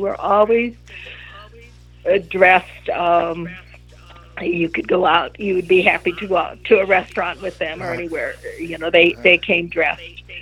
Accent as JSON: {"language": "English", "country": "United States", "said": "as an American, it is a wonderful way that we can spread the news about America and the things we have here."}